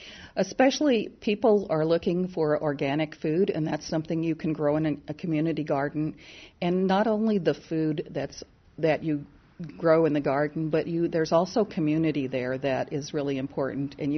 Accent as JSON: {"language": "English", "region": "Texas", "country": "United States", "tie": "born there", "said": "I was born in Texas, and one of my grandmothers lived on a farm and had this fabulous, fabulous vegetable garden."}